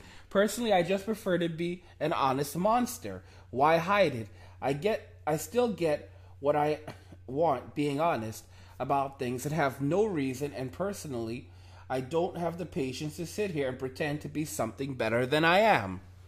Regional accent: United States; pick up a woman within probably 5 minutes because I'm an American.

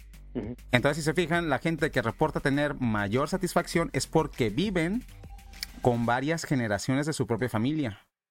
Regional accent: Mexico; Mira, no es que en México, por ejemplo, o sea, en mi país no exista problemas de gente que se droga.

